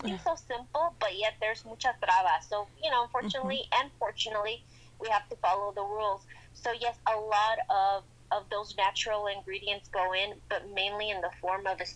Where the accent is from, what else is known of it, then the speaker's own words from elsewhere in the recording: San Francisco de Asís, Jalisco, Mexico; I was born in Mexico, in a very small town in Los Altos de Jalisco, un pueblito llamado San Francisco de Asís.